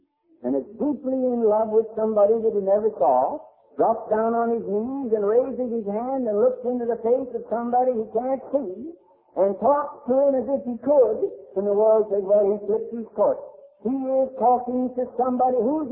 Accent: Pennsylvania, United States; born there

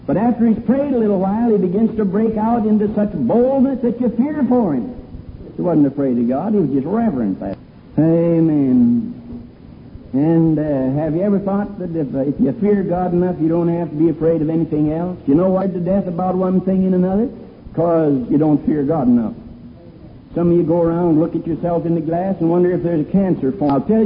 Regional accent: Pennsylvania, United States; born there; Now, I was born in the state of Pennsylvania, and therefore I'm an American citizen.

